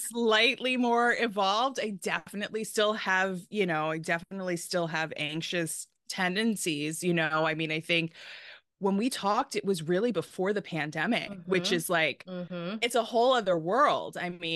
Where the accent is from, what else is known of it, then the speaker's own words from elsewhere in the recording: New York, United States; Yeah, like you said, I'm born and raised in New York, and my love for New York never dies.